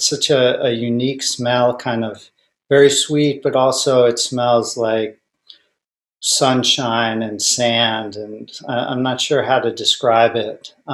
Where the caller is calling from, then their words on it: Hyannis, Massachusetts, United States; I am calling in from Cape Cod, Massachusetts, from the Hyannis Zendo